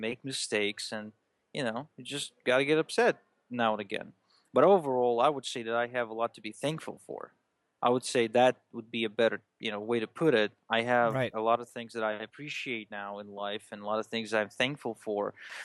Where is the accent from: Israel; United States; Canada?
Israel; when I was growing up in Israel